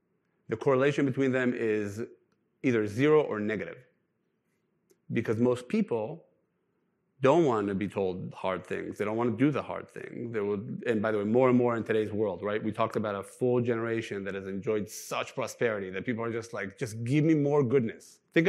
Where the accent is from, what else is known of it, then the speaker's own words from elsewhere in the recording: Israel; So I'm Israeli. Born and raised in Israel, third generation of Holocaust survivors.